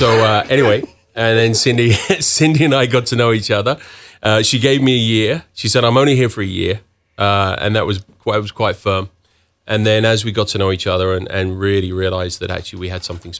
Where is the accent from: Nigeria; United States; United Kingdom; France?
United Kingdom; England; now in Canada; PEI is very similar to what growing up in England was in the 70s and 80s, where your neighbor was your best friend